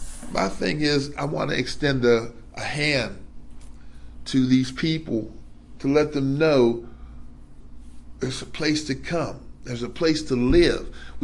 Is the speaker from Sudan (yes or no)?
no; Pittsburgh, Pennsylvania, United States; I'm from the Pasna area, Pittsburgh.